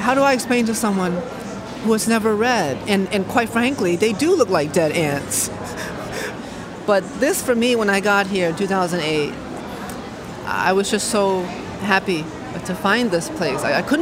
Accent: Hartford, Connecticut, United States; I immigrated in 1990. I was 2 years old. And this space reminds me of my childhood, growing up in Hartford, Connecticut, living in a one-room, one-bedroom apartment with 7 of my family members who initially immigrated with me

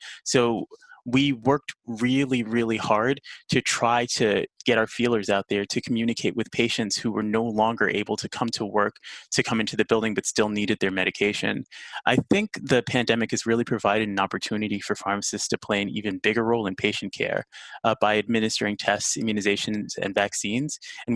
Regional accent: Brooklyn, New York, United States; I've worked in the outer boroughs, Queens, the Bronx, and Brooklyn, which is where I was born and raised.

